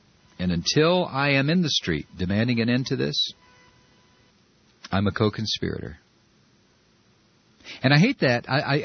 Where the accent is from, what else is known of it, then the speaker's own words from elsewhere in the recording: United States; But see, I don't do that. I'm an American.